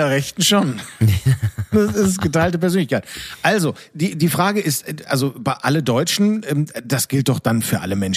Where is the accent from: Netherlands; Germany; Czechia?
Netherlands; ich bin Niederländer